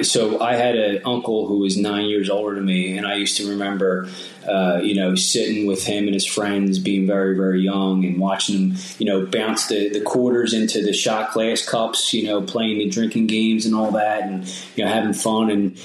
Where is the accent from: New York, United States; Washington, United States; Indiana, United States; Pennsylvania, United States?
Pennsylvania, United States; Philadelphia; So I've lived my entire life in Philadelphia, neighborhood called Longcrest. It's in the lower end of Northeast Philadelphia. It's a blue collar, poor to middle class neighborhood.